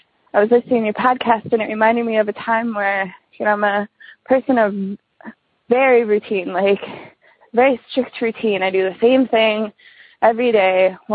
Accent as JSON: {"language": "English", "region": "Wisconsin", "country": "United States", "said": "from Wisconsin. This is my first time calling"}